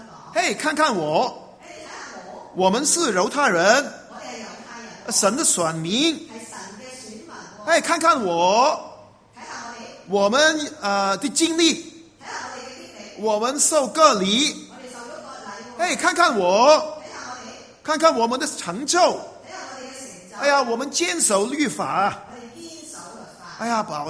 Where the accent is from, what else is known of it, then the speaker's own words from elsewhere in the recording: Hong Kong; 如果我说我是从这个香港来的。